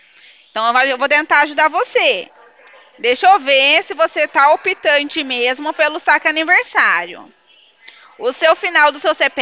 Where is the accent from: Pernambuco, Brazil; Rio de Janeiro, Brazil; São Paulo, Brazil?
São Paulo, Brazil; Araras; da cidade de Araras